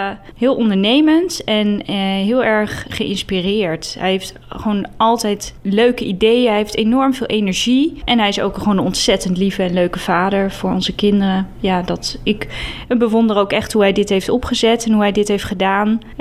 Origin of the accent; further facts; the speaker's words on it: Zwolle, Overijssel, Netherlands; now in Drenthe, Netherlands; Ik kom uit Zwolle. Ik kende Drenthe hiervoor eigenlijk helemaal niet